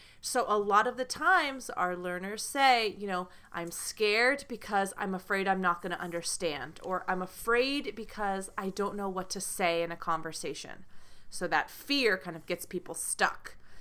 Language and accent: English; United States; I am broadcasting to you, recording from the United States of America. I am an American English teacher.